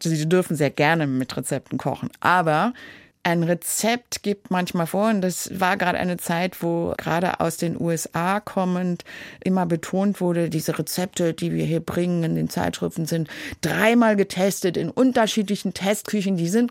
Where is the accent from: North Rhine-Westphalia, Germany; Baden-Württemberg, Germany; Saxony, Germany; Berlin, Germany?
Berlin, Germany; West Berlin; Und ich bin in West-Berlin aufgewachsen, sehr behütet, habe immer zu Hause gewohnt